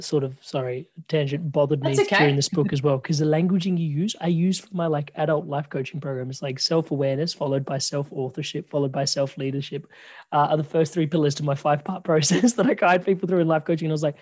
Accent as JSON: {"language": "English", "town": "Adelaide", "region": "South Australia", "country": "Australia", "said": "Yeah, I'm from Adelaide. We call it kindy"}